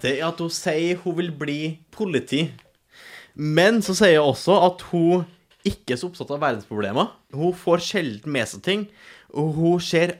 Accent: Trøndelag, Norway; accent: Trøndersk; dette er jo en av grunnene til at jeg har lagt om dialekten min ganske hardt. Fra trøndersk til litt mer østlandsk dialekt.

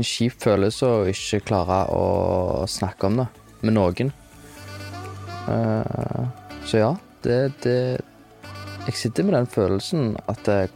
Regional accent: London, United Kingdom; also born or lived in Norway; Jeg vokste opp i London, eller jeg flyttet til London når jeg var 5.

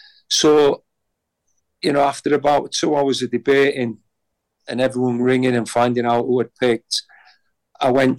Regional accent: Leeds, Yorkshire and the Humber, United Kingdom; accent: Yorkshire; Even though I was born and bred in Leeds and obviously English-speaking Yorkshire accent

